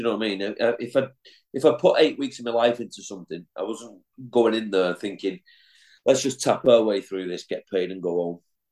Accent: Wigan, North West England, United Kingdom; when you're a northern lad growing up in Wigan

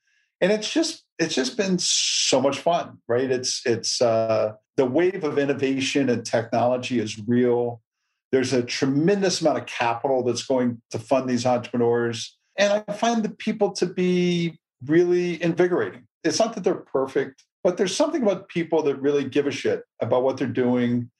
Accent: United States; I'm an American. I know what the threats are.

